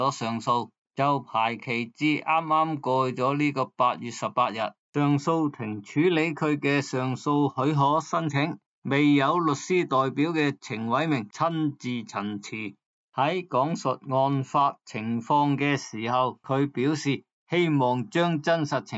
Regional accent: Hong Kong

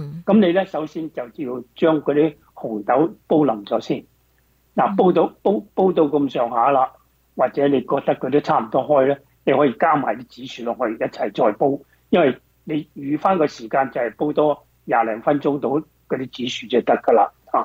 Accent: Guangdong, China; 我哋广东人咧就会食呢个汤圆

